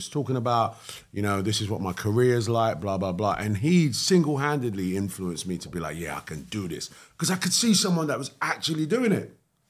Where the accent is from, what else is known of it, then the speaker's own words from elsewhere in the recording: London, United Kingdom; I grew up in London.